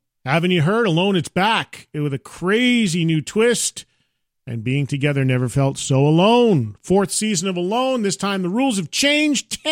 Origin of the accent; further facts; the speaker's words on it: New Jersey, United States; that's Jersey right there. We're from Jersey, and there he is.